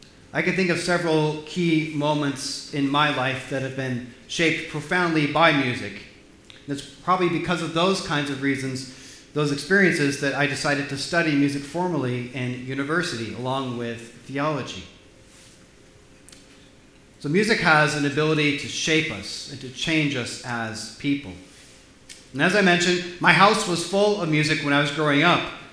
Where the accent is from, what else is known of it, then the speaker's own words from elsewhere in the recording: Spokane, Washington, United States; when I was growing up in Spokane, Washington, music was very much a staple in my home.